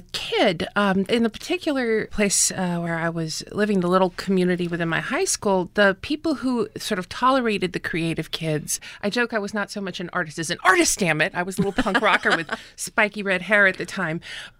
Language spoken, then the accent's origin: English; Brooklyn, New York, United States; given that I'm from South Brooklyn, basically, is a very strange thing to happen